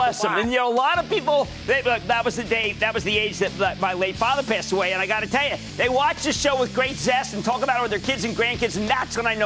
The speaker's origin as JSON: {"language": "English", "region": "New Jersey", "country": "United States", "said": "Why don't we go to Eileen in New Jersey, my home state, Eileen."}